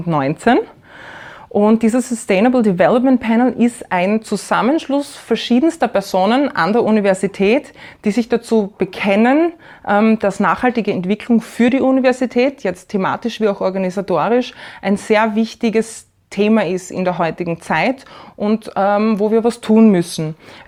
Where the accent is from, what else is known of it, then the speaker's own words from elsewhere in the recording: Graz, Styria, Austria; Wie gesagt, ich komme aus Graz. Ich habe in Graz auch Anglistik und Amerikanistik studiert